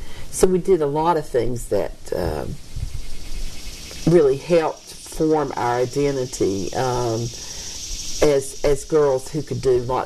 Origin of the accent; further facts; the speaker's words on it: the South, United States; but growing up in the South, I would think there tends to make you a little bit schizophrenic